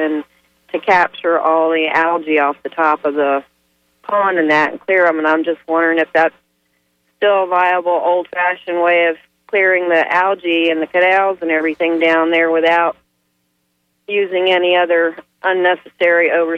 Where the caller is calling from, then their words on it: Tampa, Florida, United States; from Tampa.